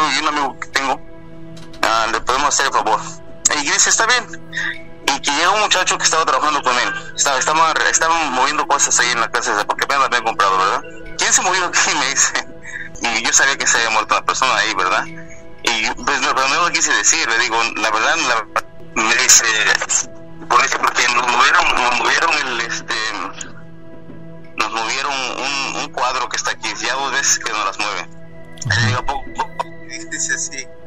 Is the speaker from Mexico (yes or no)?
yes; Oaxaca, Mexico; De Oaxaca.